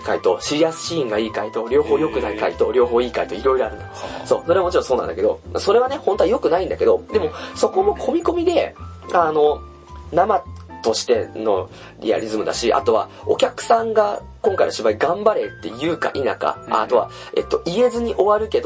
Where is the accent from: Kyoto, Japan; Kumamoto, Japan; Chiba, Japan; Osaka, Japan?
Chiba, Japan; Asumigaoka; 俺が生まれ育ったその、あすみが丘っていう町があるんだけど、千葉の。